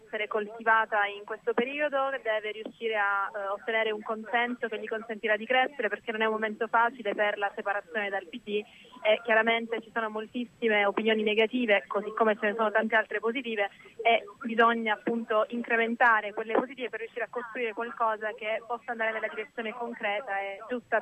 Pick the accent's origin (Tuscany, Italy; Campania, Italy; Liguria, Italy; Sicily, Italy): Sicily, Italy; Catania; Buonasera, vengo da Catania.